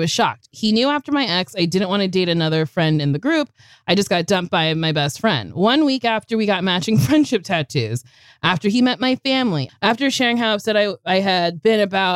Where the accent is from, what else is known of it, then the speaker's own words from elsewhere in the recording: Philadelphia, Pennsylvania, United States; now in Bay Area, United States; I am from the East Coast, Philly. I moved to the Bay Area right before the pandemic.